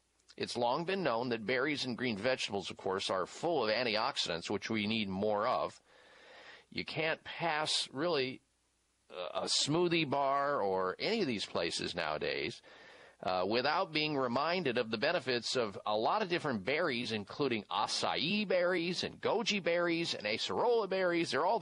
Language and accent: English; Midwest, United States; there was a big a grove of red raspberries in my backyard growing up in the Midwest.